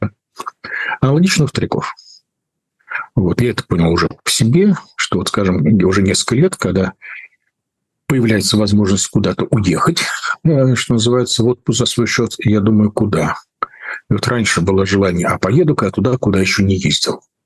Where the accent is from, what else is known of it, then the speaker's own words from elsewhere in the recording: Prague, Czechia; Поскольку мое детство прошло в Праге, я ее, конечно, всегда очень любил.